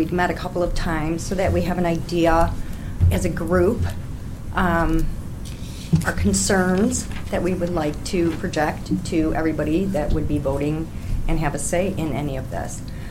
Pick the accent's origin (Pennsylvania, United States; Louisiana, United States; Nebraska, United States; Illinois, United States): Illinois, United States; Oak Park; I am on my third property here in River Forest. I grew up in Oak Park.